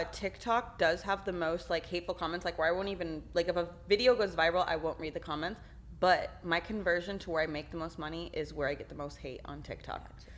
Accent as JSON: {"language": "English", "region": "Texas", "country": "United States", "said": "I'm from Texas, so I don't."}